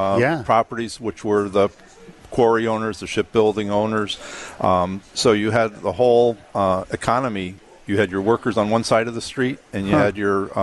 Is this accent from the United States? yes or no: yes; Portland, United States; I was born and raised in Portland, and when I was in fifth grade, my mom used to read highlights out of the newspaper